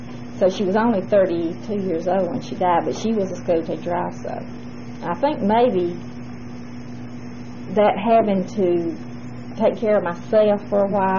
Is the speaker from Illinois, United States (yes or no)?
no; Carrollton, Georgia, United States; born there; Well, I was born in Carrollton, Georgia.